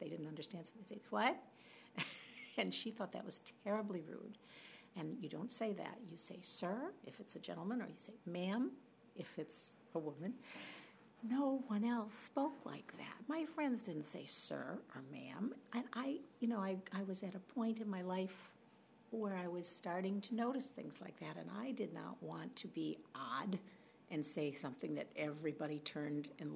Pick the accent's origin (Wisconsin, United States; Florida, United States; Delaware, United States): Wisconsin, United States; Neenah; I was raised in Wisconsin, a little town called Neenah, which is actually a very beautiful town on Lake Winnebago.